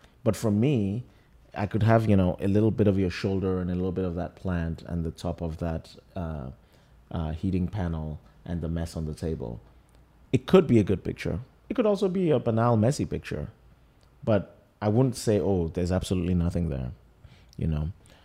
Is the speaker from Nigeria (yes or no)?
yes; Lagos, Nigeria; now in New York, United States; You know, I grew up in Lagos. I live in New York.